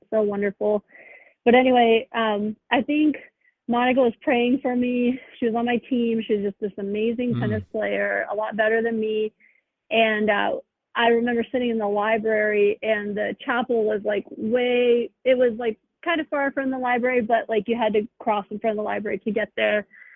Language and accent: English; Italy; English is a second language; growing up in Italy, there was some form of osmosis of, you know, going in and, you know, actually having the presence of Christ in the church, in the tabernacle.